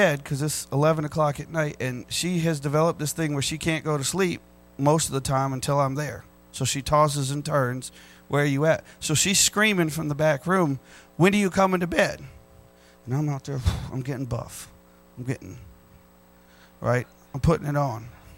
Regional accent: Philippines; born there; also born or lived in Massachusetts, United States / North Carolina, United States / Louisiana, United States / California, United States; growing up. I was all over the place. I lived in Massachusetts, North Carolina, Louisiana, California. I was born in the Philippines. I lived in Africa for 6 months.

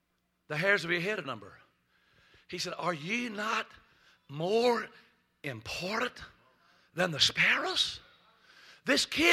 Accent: Louisiana, United States; I was raised in Louisiana on a 26-acre cotton farm as a sharecropper son.

